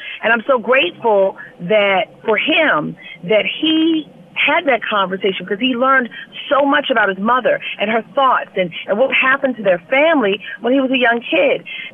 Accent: Baltimore, Maryland, United States; I'm a resident of the Baltimore area. I grew up in Baltimore City.

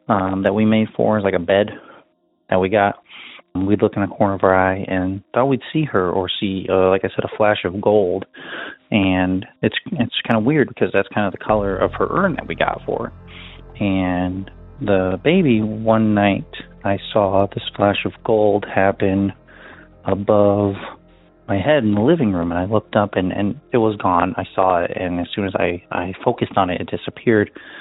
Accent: Nebraska, United States; I am from Nebraska and just recently got into your podcast

